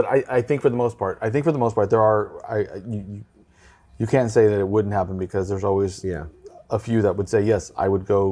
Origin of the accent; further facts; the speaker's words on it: Texas, United States; because, you know, as a Texan, it's really easy for me to say, that shit would never happen there, right?